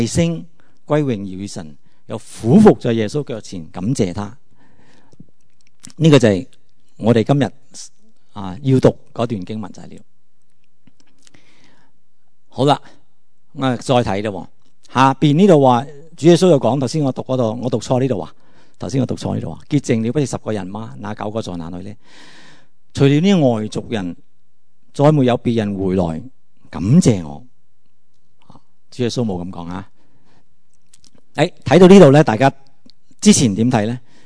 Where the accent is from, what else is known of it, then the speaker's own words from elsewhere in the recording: Guangdong, China; 其他啊讲英文啊，甚至讲中文其他语言咧，都冇我哋广东人咁正。